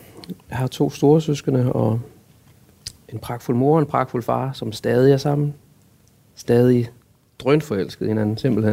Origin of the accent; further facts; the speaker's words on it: Brande, Central Denmark Region, Denmark; also born or lived in Herning; Boede i Brande de første 8 år i mit liv.